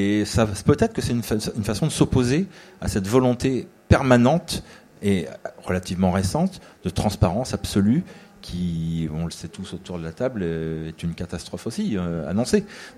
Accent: France; En même temps, on est français, on a quand même une tradition d'aller se révolter pour être ensemble

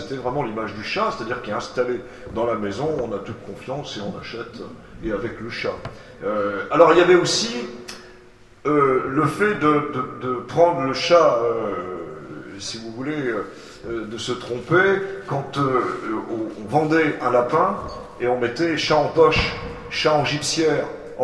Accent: Vichy, Auvergne-Rhône-Alpes, France; Mon enfance s'est très mal passée, puisque j'ai passé mon enfance à Vichy.

